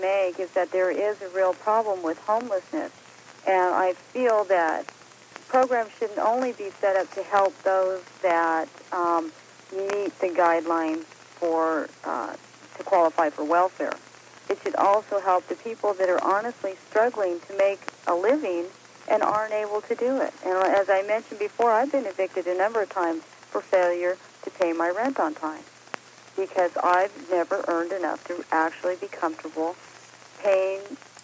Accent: Arizona, United States

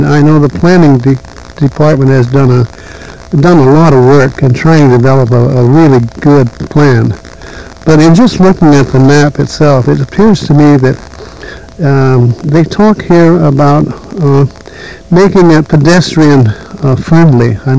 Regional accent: Oakland, California, United States; I grew up in Oakland, and I know what a really pleasant downtown area we have

